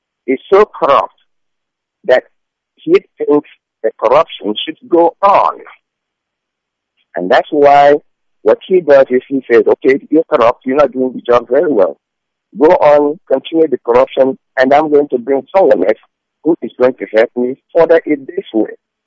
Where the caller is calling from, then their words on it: California, United States; I'm calling from California, United States.